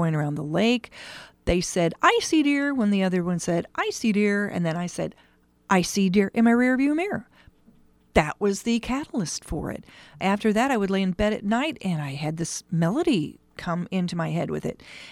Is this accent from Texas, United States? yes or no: no; Litchfield, Illinois, United States; now in Springfield, United States; Well, I was born and raised in Litchfield. I moved to Springfield. I live up there with my husband now.